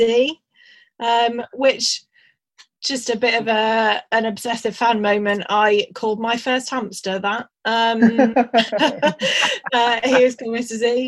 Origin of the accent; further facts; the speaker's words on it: Reading, South East England, United Kingdom; I think for me as well, growing up in Reading … became the anthem for Reading Football Club for a really long time